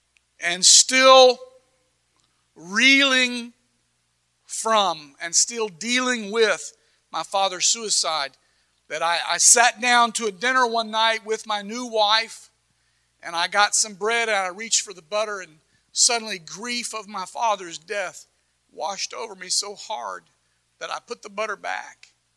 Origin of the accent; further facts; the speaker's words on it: the South, United States; even though I wasn't from the East, I was from the South, but it rhymed.